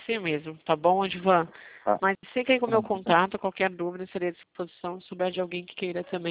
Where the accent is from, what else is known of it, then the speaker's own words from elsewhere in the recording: Jundiaí, São Paulo, Brazil; eu sou de Jundiaí, interior de São Paulo.